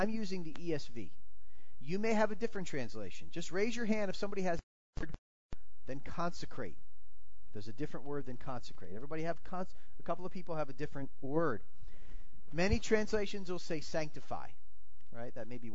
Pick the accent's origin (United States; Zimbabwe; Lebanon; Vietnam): United States; Florida; I'm from Florida, and in Florida, you go everywhere, and it's jeans, or shorts and flip-flops, right?